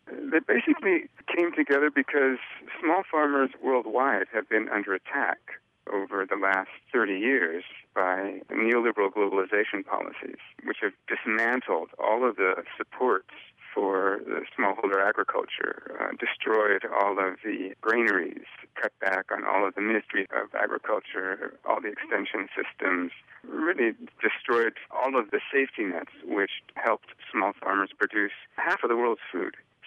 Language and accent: English; California, United States; Well, I grew up on farms in Northern California, dairy farms mostly